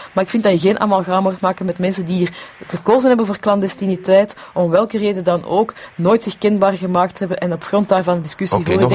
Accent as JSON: {"language": "Dutch", "country": "Belgium", "said": "stel nu dat wij zeggen als Belgen"}